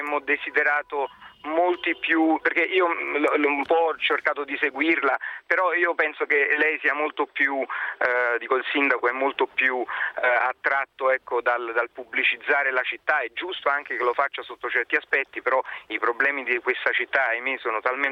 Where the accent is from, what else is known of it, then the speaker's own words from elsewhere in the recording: Naples, Campania, Italy; quello che io vedo come napoletano tutti i giorni nella mia